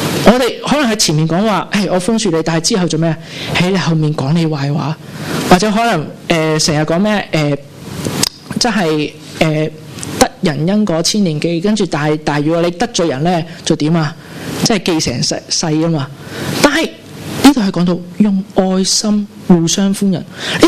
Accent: Macau; 我们除了除了澳门人之外，那我的确有个葡国护照，我都是可以叫葡国公民

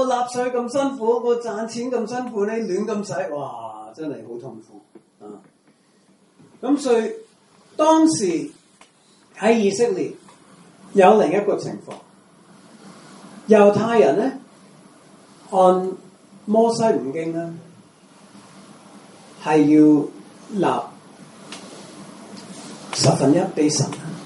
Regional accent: United States; 我喺美國，我係美國人咧，大家睇我樣子知道我咪中國人。

